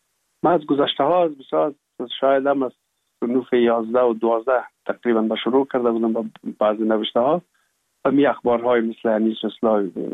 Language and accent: Persian; Kabul, Afghanistan; also born or lived in Pul-e Khumri; ما هم امرای مادرم با بابیم یا پدرم آمدیم به کابل و دیگه باز این کابل تقریبا دائمی همیشه باشنده شدیم